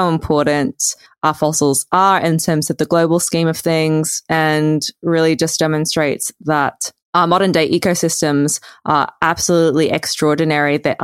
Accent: Australia; people hear that I'm an Australian vertebrate paleontologist that works on mainly dinosaurs and pterosaurs

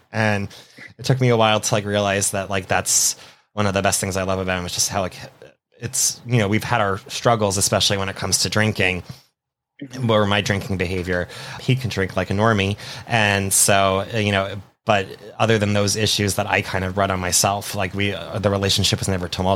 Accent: New York, United States; I was moving from Long Island

